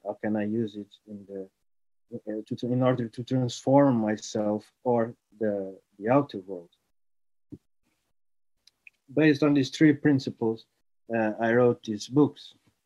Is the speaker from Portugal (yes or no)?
yes; Portugal; English is a second language; I am from Portugal, as it has been said. You might notice it from my accent.